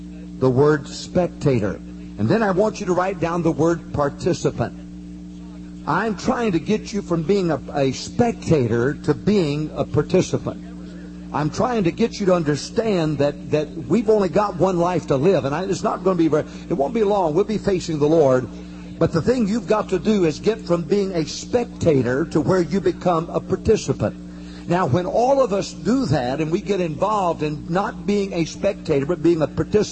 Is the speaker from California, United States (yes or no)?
no; Arkansas, United States; I'm from Arkansas, so I have to have something simple.